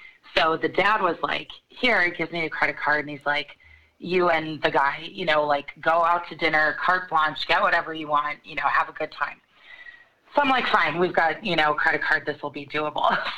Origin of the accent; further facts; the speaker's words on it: Chicago, Illinois, United States; I'm from Chicago, and I got out of college